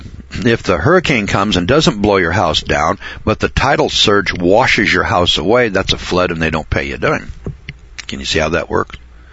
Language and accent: English; Boise, Idaho, United States; Now, I'm from Boise, Idaho